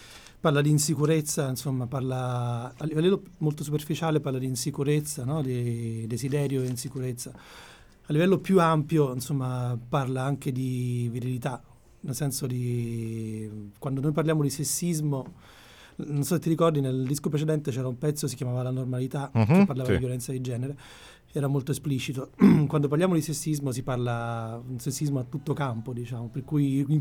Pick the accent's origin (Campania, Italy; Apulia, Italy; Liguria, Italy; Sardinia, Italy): Campania, Italy; Naples; Sono di Napoli.